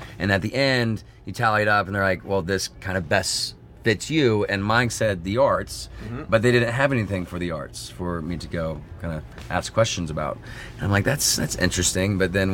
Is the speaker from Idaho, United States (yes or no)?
yes; Idaho, United States; now in Los Angeles, United States; I'm from Idaho. I knew I wanted to move out to L.A.